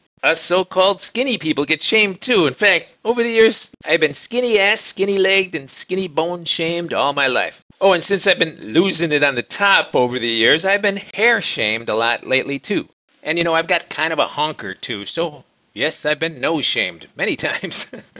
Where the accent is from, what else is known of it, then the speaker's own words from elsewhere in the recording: United States; That was a way of life with kids growing up in the States way back when. In fact, I can't think of a single one of us kids who ever saw a shrink.